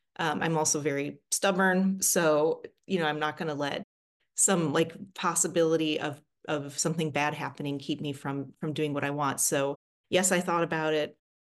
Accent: Detroit, Michigan, United States; So anyway, so I grew up in Metro Detroit. As you said, I went to Michigan and then George Washington. And then for family reasons, came back home and did my training here.

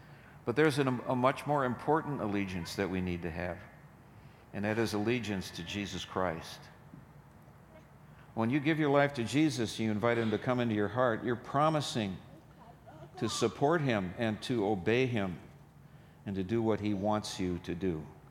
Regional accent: Minneapolis, Minnesota, United States; When I was a little boy, I grew up in North Minneapolis next to Victory Memorial Drive.

